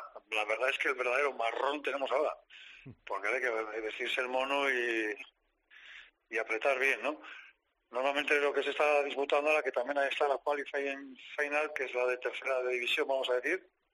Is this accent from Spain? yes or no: yes; Eibar, Basque Country, Spain; yo soy de Eibar